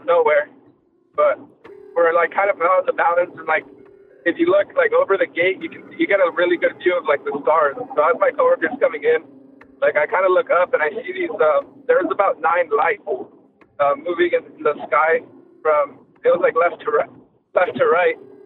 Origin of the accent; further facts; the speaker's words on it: California, United States; I'm from California. I'm driving into work right now